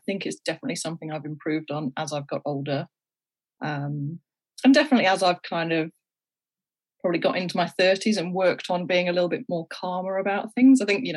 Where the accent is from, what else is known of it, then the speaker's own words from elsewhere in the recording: United Kingdom; So I could, being British, I could get a working holiday visa for New Zealand and or Canada, but they have to be done before I turn 30.